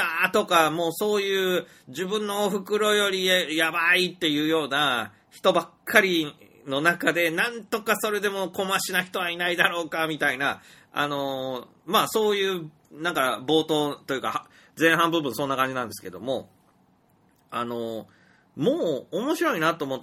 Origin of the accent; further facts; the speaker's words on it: Kansai, Japan; ちょっと俺関西人だからすぐ出てこないけどさ。